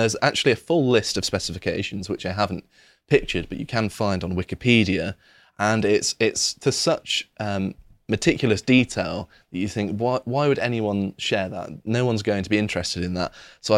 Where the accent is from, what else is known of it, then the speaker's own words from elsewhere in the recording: South West England, United Kingdom; growing up in Britain, particularly I grew up in Devon.